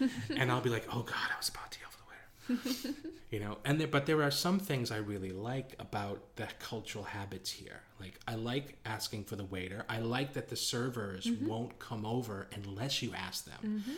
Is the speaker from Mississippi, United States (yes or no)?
no; Boston, Massachusetts, United States; moved away; That's actually something we do in Boston. It's very mm-hmm. unique to my hometown. So that's not a new thing I picked up here.